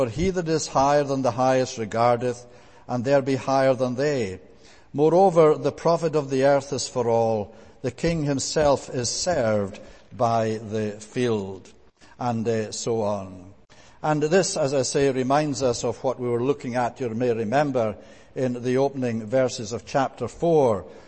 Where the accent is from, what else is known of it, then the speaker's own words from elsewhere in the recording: Scotland, United Kingdom; Growing up in Scotland after the war, we thought we were poor, and by present-day standards, we probably were.